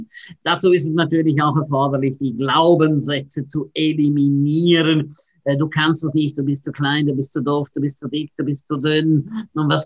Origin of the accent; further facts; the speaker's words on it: St. Moritz, Graubünden, Switzerland; Ich bin aufgewachsen in St. Moritz.